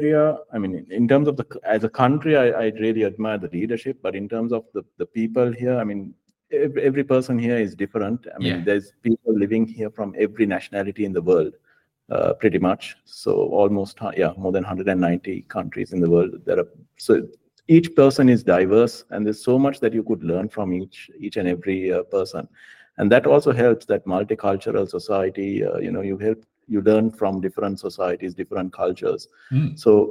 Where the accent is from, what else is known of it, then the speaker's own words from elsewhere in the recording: Colombo, Western Province, Sri Lanka; moved away as an adult; I was born and brought up in Colombo in Sri Lanka, until I was about 23, 24 years, I did all my studies there. I started my first job there.